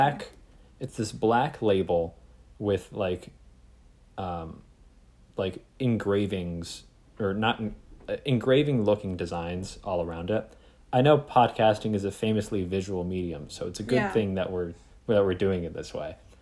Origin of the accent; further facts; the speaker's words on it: Connecticut, United States; I'm from Connecticut.